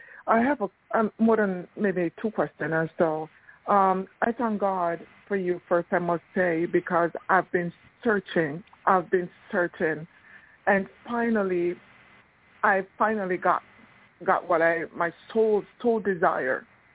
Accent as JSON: {"language": "English", "country": "Canada", "said": "I'm from Canada. Canada."}